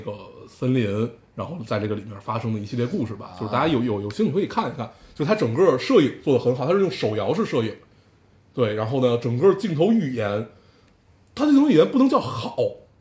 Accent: China

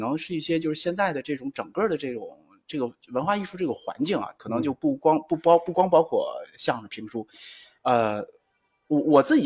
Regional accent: Beijing, China; 因为我其实我是北京土生土长的

